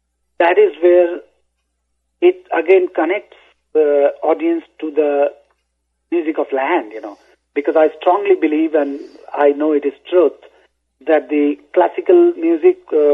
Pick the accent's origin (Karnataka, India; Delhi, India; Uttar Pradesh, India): Uttar Pradesh, India; Varanasi; And of course, I'm from Banaras, so I love to play those Tumri, Jhula, Ori and all those things on the flute.